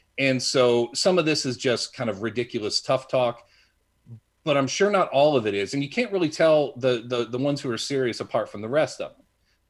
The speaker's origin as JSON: {"language": "English", "town": "Atlanta", "region": "Georgia", "country": "United States", "tie": "born or raised there", "said": "I mean, I did a little growing up in Atlanta when I was a kid, and it was just after his time."}